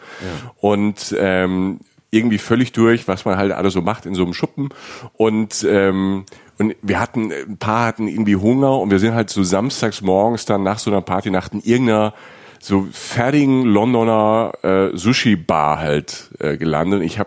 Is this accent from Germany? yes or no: yes; Rhineland-Palatinate, Germany; Ich komme ja aus der Pfalz. Bei uns auf dem Dorf gab es nicht so japanisch.